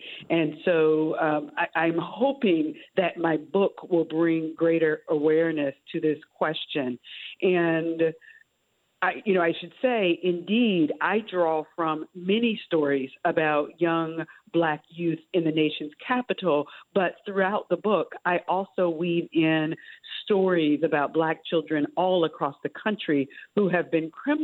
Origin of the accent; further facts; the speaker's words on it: the South, United States; And I was born and raised in the South, and certainly the South has a deep history of difficult race relations, to say the least.